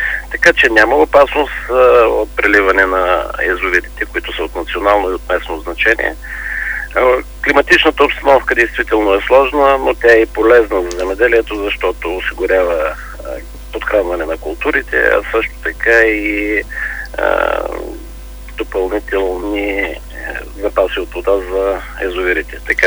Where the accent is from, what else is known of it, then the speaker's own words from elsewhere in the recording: Southern Bulgaria, Bulgaria; не заради това, че сме от Южна България ние